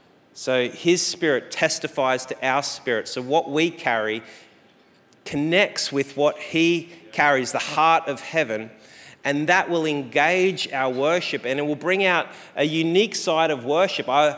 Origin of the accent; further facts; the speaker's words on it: Sunshine Coast, Queensland, Australia; I grew up on the Sunshine Coast, and my good friend owned Mr. Whippy.